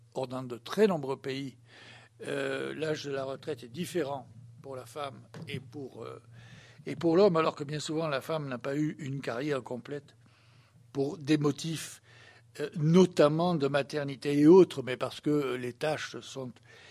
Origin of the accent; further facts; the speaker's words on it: France; ou la France, moi je suis français